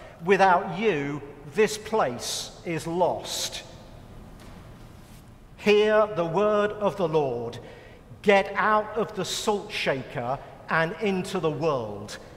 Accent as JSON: {"language": "English", "country": "United Kingdom", "said": "But I'm British, and without salt, I don't know what I'd do."}